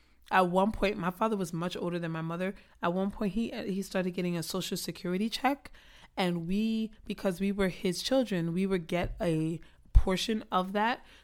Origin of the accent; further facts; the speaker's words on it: Inglewood, California, United States; So I grew up in Inglewood, y'all. Inglewood. In fact, I grew up on North Inglewood Avenue.